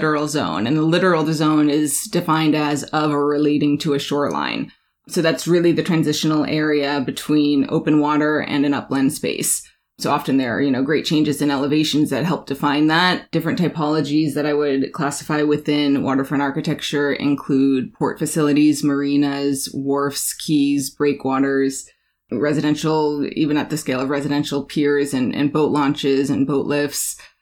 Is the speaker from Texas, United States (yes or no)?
no; Alaska, United States; So for me, I'm born and raised in Alaska.